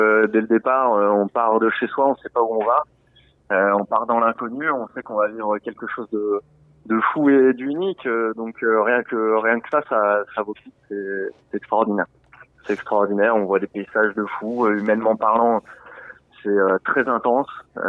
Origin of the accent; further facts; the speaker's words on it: Centre-Val de Loire, France; now in Châtellerault, France; Alors oui, j'habite à côté de Châtellerault, c'est vrai, depuis 6 ans. Je suis pas originaire de la Vienne, hein, je suis originaire du Loir-et-Cher, d'un petit village à côté de Blois. Voilà, mais la Vienne n'était pas inconnue puisque j'étais une partie de mes études sur Poitiers.